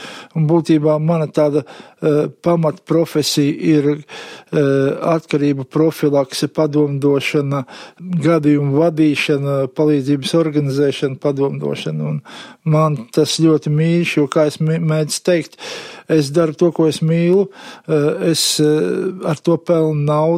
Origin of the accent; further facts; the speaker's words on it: Riga, Latvia; būdams rīdzinieks, mēs Rīgā dzīvojam